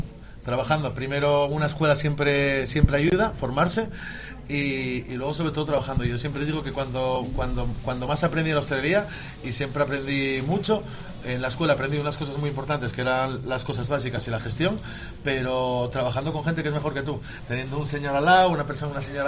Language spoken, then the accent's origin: Spanish; Oreña, Cantabria, Spain; Yo estudié en Oreña, me crié en Oreña y ahí en el instituto de secundaria.